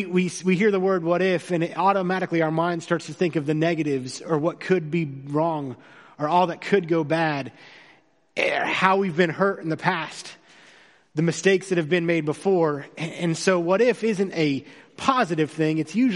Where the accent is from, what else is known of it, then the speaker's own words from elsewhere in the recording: Florida, United States; I grew up in Florida. I'm a Florida boy through and through. I was born on the west coast of Florida, and then I spent most of my high school life on the east coast of Florida